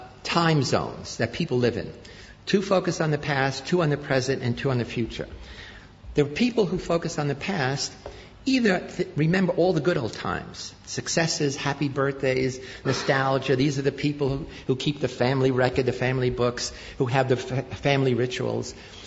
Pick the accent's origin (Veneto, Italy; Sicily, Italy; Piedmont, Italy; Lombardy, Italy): Sicily, Italy; And so my family is Sicilian, and I come from Sicily. I go back every year.